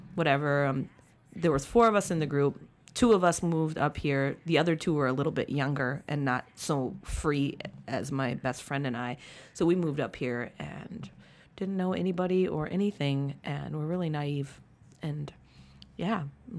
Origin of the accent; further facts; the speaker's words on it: Mount Pleasant, Iowa, United States; born there; I was born in Mount Pleasant, Iowa.